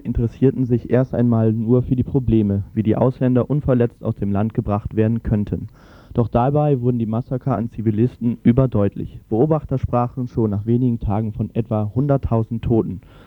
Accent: Southern Burundi, Burundi; moved away; Ich selber stamme aus einer Tutsi-Familie. Mit meinen 8 Schwestern und 8 Brüdern bin ich im Süden Burundis aufgewachsen, in einer Hirtenfamilie, die etwa 2000 Meter über dem Meeresspiegel über die Runden kommen musste.

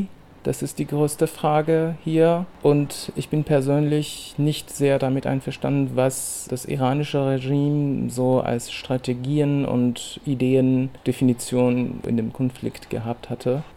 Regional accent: Iran; Also natürlich als meine Heimat muss ich erstmal an meine Eltern denken, an meine Stadt, an meine Freundinnen und all meine Erinnerungen, die ich als Kind und erwachsener Mensch auch im Iran hatte.

